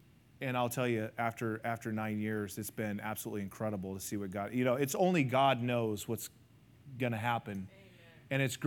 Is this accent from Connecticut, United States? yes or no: no; Arizona, United States; also born or lived in Colorado / California; now in Nevada, United States; I was born in Colorado, raised in Arizona, in college in California, and now I'm living in Nevada.